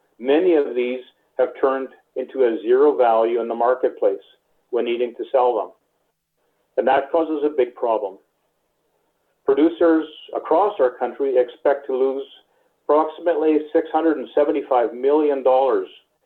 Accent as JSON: {"language": "English", "region": "Manitoba", "country": "Canada", "said": "I'm a producer from Manitoba and the chair of the Canadian Pork Council."}